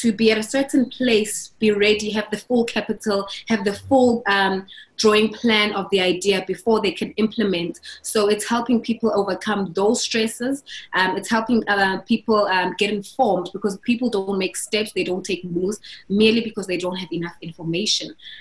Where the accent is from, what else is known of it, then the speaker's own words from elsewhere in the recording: Durban, KwaZulu-Natal, South Africa; I grew up in Durban, from a big family. I grew up with, there were 6 of us in the household.